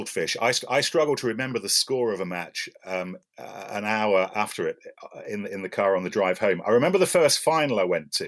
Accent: Leicester, East Midlands, United Kingdom; I grew up in Leicester

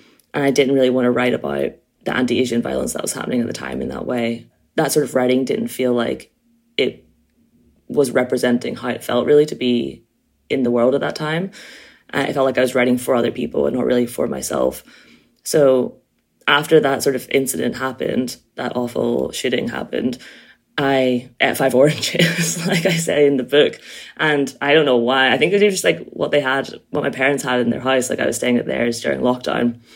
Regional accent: Ireland; Like I can write about being mixed race, but I can also write about being Irish.

